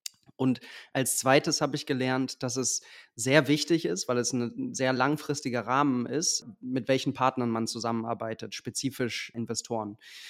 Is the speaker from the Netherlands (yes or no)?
no; Lower Saxony, Germany; Und zwar bin ich in der Nähe von Wolfsburg groß geworden.